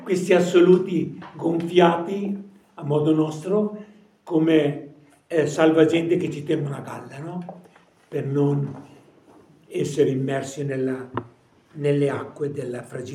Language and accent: Italian; Parma, Emilia-Romagna, Italy; E io che sono cresciuto a Parma, dico sempre che se io dovessi tenere un animale dove vivo io